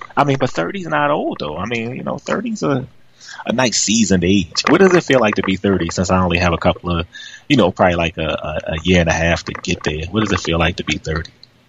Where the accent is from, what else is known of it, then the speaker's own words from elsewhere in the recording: Winter Park, Florida, United States; No, Winter Park. I'm from Winter Park, Florida. That's where I'm from. But I got family up here in Newark.